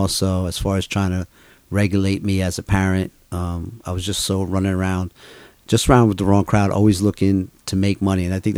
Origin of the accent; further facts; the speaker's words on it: New York City, New York, United States; I grew up in New York City.